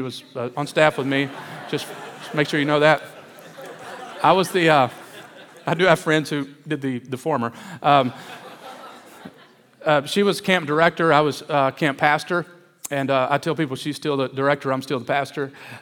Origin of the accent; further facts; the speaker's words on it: Kentucky, United States; also born or lived in Detroit; I was born in Detroit, Michigan. That explains a lot of my thuggishness. And from there, my family moved to Kentucky, where I was raised.